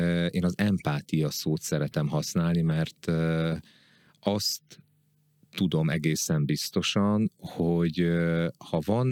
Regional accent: Berettyóújfalu, Hajdú-Bihar, Hungary; born there; mert én Hajdú-Bihar megyében születtem, Berettyóújfalvon, és van egy ilyen nagyon erős bihari identitásom

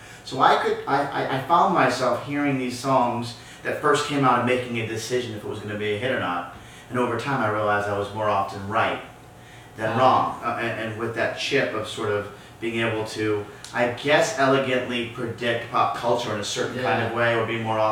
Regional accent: Newton, Massachusetts, United States; Yeah, I grew up in Massachusetts.

